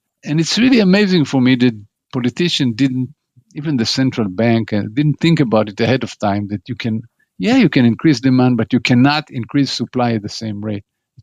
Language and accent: English; United States; As an American, you get depressed.